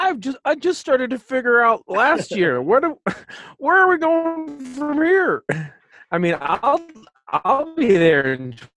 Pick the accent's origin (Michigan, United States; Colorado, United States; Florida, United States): Colorado, United States; I'd been planning this for a little while because I'm from Colorado.